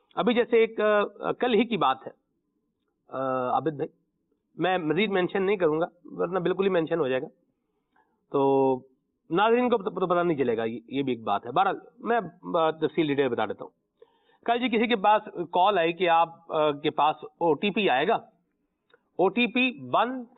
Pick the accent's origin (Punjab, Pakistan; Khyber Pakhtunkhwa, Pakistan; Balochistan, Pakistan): Punjab, Pakistan; میرا تعلق پنجاب سے ہے, اوریجنل میرا پنجاب ہے.